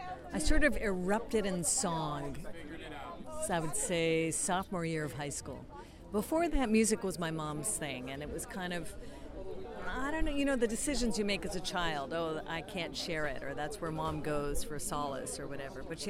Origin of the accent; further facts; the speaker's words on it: California, United States; now in Los Angeles, United States; I'm from the Bay Area, but I've been living in LA for a bit now